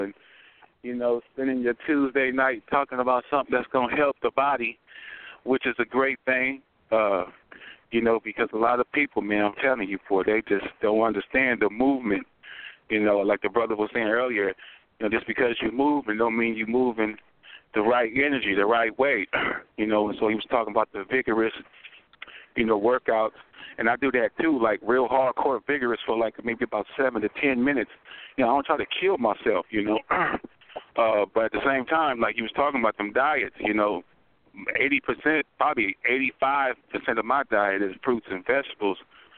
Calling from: San Diego, California, United States; I'm calling from San Diego.

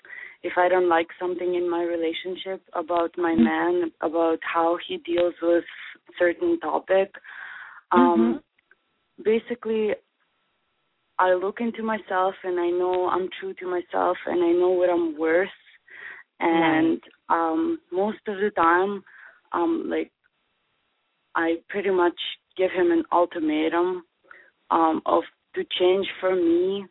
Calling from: Edmonton, Alberta, Canada; I'm calling from Canada, from Edmonton.

